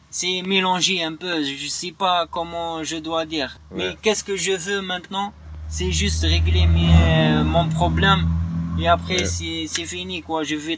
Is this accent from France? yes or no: no; Algeria; French is a second language; moi, je suis un Algérien.